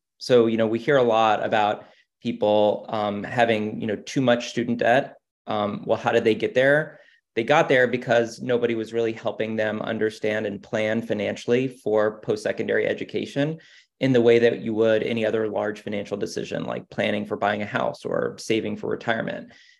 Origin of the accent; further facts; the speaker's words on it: Houston, Texas, United States; born there; So I was born in Houston, Texas, a mecca for technology startups.